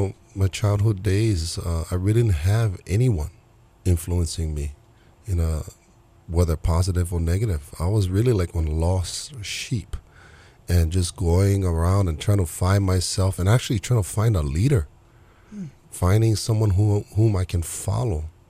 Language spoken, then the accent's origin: English; Kalihi, Hawaii, United States; also born or lived in Waipahu; I would say Waipahu is my, you know, where my roots are come from. Mm-hmm. I was raised in we started off at KPT, started from Kalihi.